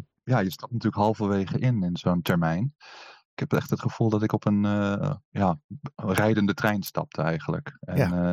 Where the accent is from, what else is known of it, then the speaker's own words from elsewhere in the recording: Wormer, North Holland, Netherlands; Ja, zeker. Ik ben opgegroeid in Wormer en Jesperveld.